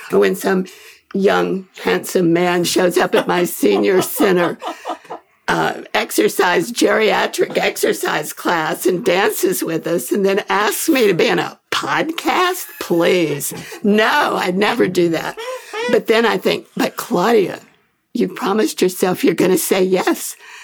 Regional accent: Austin, Texas, United States; moved away as an adult; also born or lived in Houston; now in Brooklyn, United States; But grew up in Austin, moved as a 20-something to Houston, lived there way long.

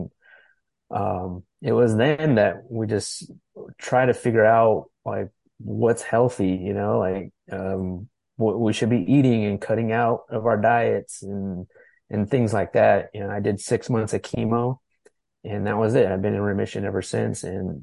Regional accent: Los Angeles, California, United States; now in North Carolina, United States; Originally from the Los Angeles area.

